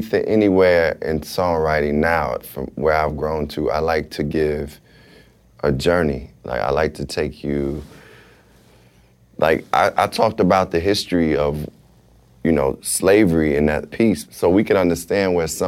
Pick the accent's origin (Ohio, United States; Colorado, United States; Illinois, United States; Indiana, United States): Illinois, United States; Chicago; See, I come from the South Side of Chicago. I see the poverty.